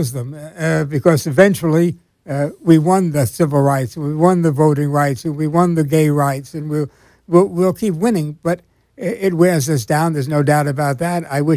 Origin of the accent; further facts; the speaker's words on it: New York City, New York, United States; We came from New York City. We were a couple of Jews from New York City where everybody was Jewish, liberal, and Democrat.